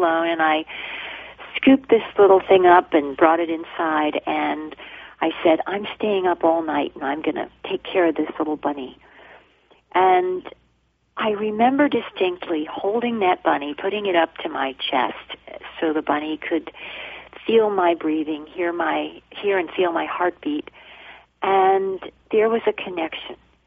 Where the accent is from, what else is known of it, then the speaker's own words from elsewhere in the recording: New Jersey, United States; when I was a young girl growing up in New Jersey